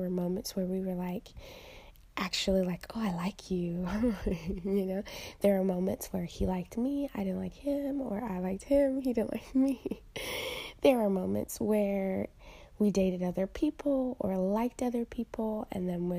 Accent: Chicago, Illinois, United States; I am from Chicago

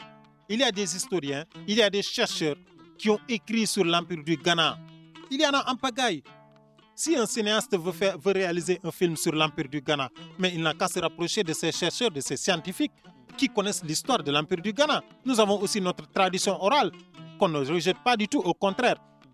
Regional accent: Senegal; Moi, je ne suis pas mauritanien, je suis sénégalais. mais je peux dire que je suis en partie mauritanien, car n'eût été le déplacement de mes aïeuls de la rive droite vers la rive gauche

